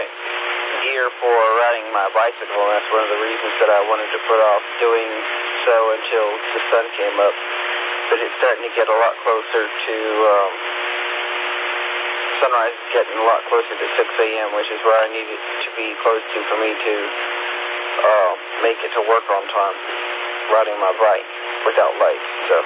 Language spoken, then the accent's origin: English; Simpsonville, South Carolina, United States; Around town in the Greenville area, and also where I grew up in Simpsonville